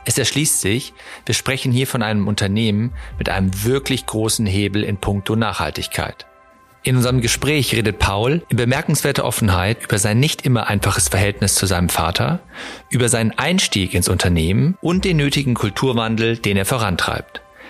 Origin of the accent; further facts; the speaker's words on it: Gummersbach, North Rhine-Westphalia, Germany; relativ nah an meiner alten Heimat, Gummersbach.